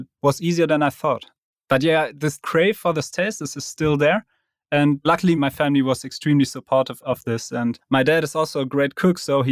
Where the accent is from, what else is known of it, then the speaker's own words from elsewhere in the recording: Germany; Yeah, so I'm from Germany.